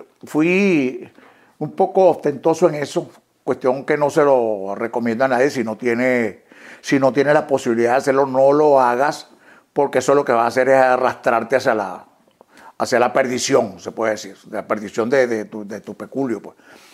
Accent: Venezuela; moved away; Lo dejé porque me vine de allá de Venezuela.

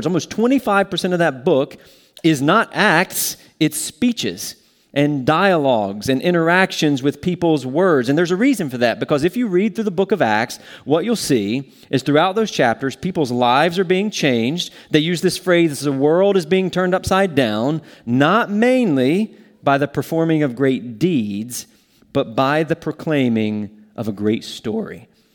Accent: North Carolina, United States; accent: Southern; moved away as an adult; And I've been up here now for 14 years from North Carolina, and I've lost most of my Southern accent

